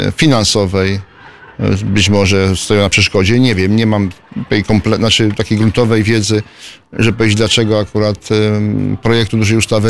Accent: Lubin, Lower Silesian Voivodeship, Poland; born there; now in Kalisz, Poland; Urodziłem się na Dolnym Śląsku, w Lubinie, a w Wielkopolsce mieszkam od 1978 roku, konkretnie w Kaliszu.

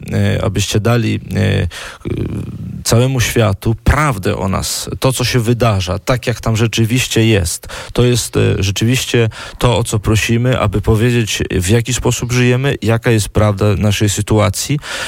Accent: Taxila, Punjab, Pakistan; Polish is a second language; Ja pochodzę z rodziny z miejscowości Taxla, gdzie historia chrześcijan sięga świętego Tomasza, apostoła. Dlatego pochodzę właśnie z tej tradycji.

